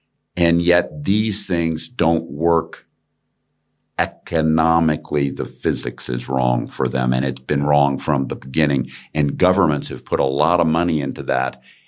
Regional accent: United States; I'm an American, you're German.

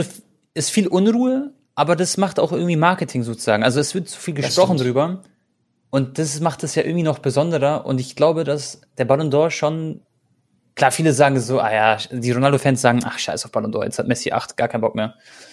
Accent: Croatia; Mein Gott, ich bin Kroate

